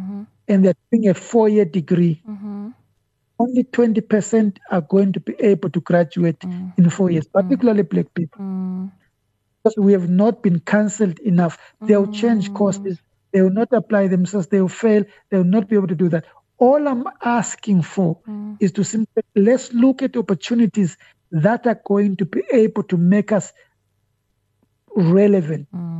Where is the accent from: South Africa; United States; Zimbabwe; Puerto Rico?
Zimbabwe; Many years ago, when I was growing up, I grew up in Zimbabwe.